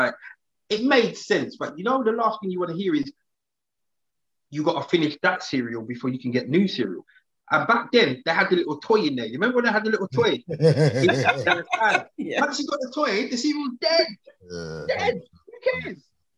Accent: United Kingdom; as Black British children, we all went through that, being given money for birthdays and Christmas

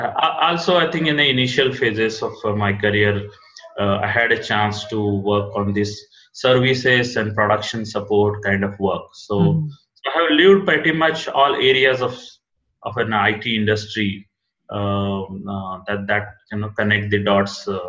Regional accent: India; Second, you're getting it to India, that too in my hometown.

